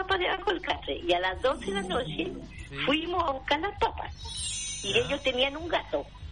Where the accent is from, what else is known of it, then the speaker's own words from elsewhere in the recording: Puerto Montt, Los Lagos, Chile; now in Talcahuano, Chile; cuando yo llegué de Puerto Montt y me vine a vivir aquí a Talcahuano, a la Higuera